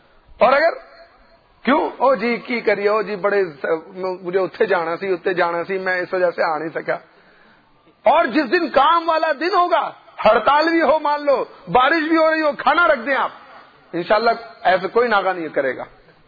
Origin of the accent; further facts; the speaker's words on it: Karachi, Sindh, Pakistan; اور پھر ہمارے شہر کی عورتیں، شہر ہے کراچی